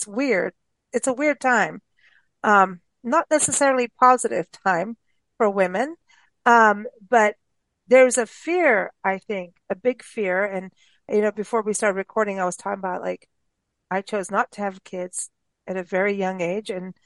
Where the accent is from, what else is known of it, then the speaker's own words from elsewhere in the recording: South Africa; also born or lived in Kenya; in Kenya and South Africa, and it was South Africa. I was in my more becoming an adult teenager kind of thing at that point.